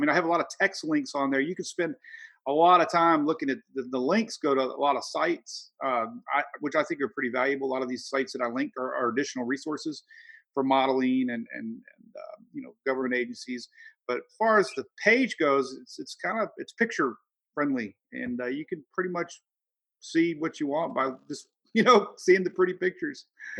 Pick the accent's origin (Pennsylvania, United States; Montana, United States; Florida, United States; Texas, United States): Florida, United States; Growing up in Florida, my family here their whole lives, pretty much.